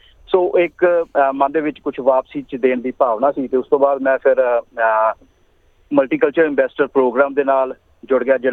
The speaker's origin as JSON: {"language": "Punjabi", "town": "Amritsar", "region": "Punjab", "country": "India", "tie": "born or raised there", "also_born_or_lived": "Jalalabad", "moved": "yes", "lives_now": "Australia", "said": "ਮੈਂ ਅੰਮ੍ਰਿਤਸਰ ਨੂੰ ਬਿਲੋਂਗ ਕਰਦਾ ਜੀ। ਅੰਮ੍ਰਿਤਸਰ ਦੇ ਨੇੜੇ ਪਿੰਡ ਜਲਾਲਾਬਾਦ ਆ, ਮੇਰਾ ਜਨਮ ਉੱਥੋਂ ਦਾ ਆ, ਪਰ ਬਾਅਦ ਦੇ ਵਿੱਚ ਕਿਉਂਕਿ ਮਾਤਾ ਪਿਤਾ ਦਾ ਕੰਮ ਹੋਣ ਕਰਕੇ ਸ਼ਹਿਰ ਦੇ ਵਿੱਚ ਅਸੀਂ ਸ਼ਹਿਰ ਮੂਵ ਕਰ ਗਏ। ਉਸ ਤੋਂ ਬਾਅਦ ਫਿਰ ਆਸਟ੍ਰੇਲੀਆ ਵਿੱਚ ਆਉਣ ਦਾ ਸਬੱਬ 2003 ਦੇ ਵਿੱਚ ਬਣਿਆ"}